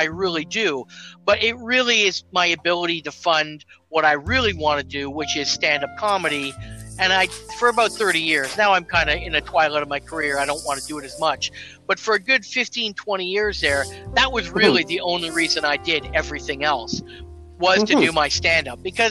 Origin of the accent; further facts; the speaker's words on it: Brantford, Ontario, Canada; I grew up in Brantford, Ontario, which is about, you know, for people who don't know, about 45 minutes west of Hamilton. And, you know, it's small town, very much a … kind of town.